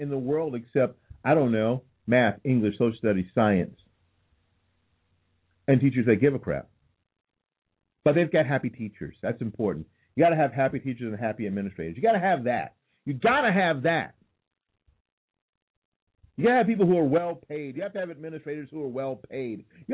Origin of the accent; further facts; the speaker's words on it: Tampa, Florida, United States; also born or lived in New Jersey; I'm originally from New Jersey, and now living here in Tampa, Florida, since I was like 7.